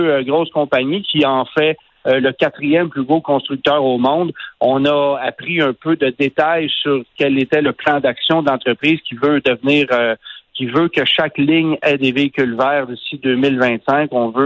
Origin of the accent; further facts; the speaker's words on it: Quebec, Canada; chez nous au Québec